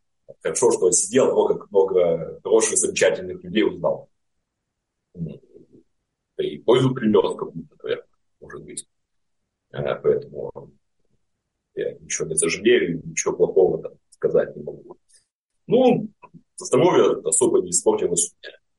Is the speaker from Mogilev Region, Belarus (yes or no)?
no; Grodno, Grodno Region, Belarus; Ну, обратно в Гродно, мой родной город.